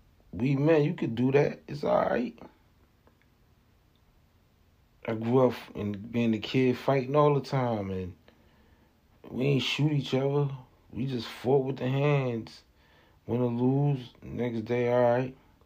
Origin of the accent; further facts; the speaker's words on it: New Jersey, United States; I'm from Malanxy, New Jersey.